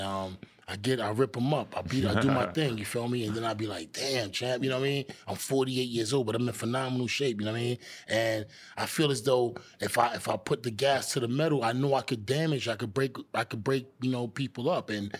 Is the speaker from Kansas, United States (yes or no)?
no; Miami, Florida, United States; I'll be there. That's my hometown.